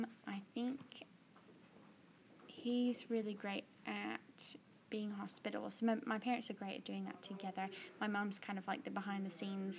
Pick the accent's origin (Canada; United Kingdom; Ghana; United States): United Kingdom; England; growing up in England, I was one of maybe like 5 believers in a school of 900.